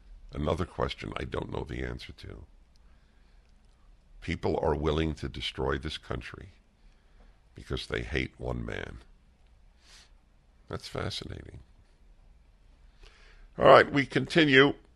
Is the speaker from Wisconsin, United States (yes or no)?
no; New York City, New York, United States; I grew up in Brooklyn, New York. We would play stickball in the street.